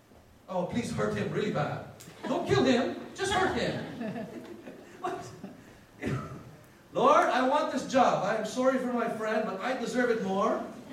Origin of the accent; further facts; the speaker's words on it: Philippines; I love Filipinos. I'm a Filipino.